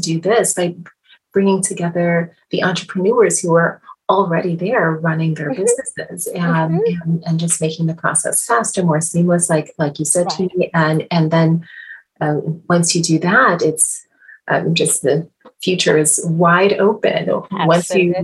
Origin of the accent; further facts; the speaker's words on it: Midwest, United States; I am actually from the Midwest.